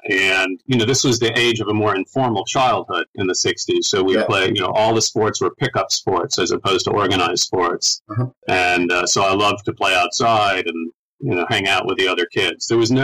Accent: Connecticut, United States; I grew up in Connecticut, maybe 2 hours south of Boston.

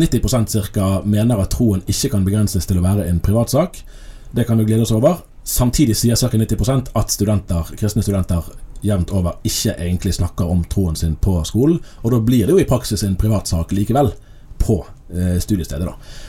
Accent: Bergen, Vestland, Norway; jeg har vokst opp i Bergen og gikk på en vanlig offentlig skole helt sør i kommunen her

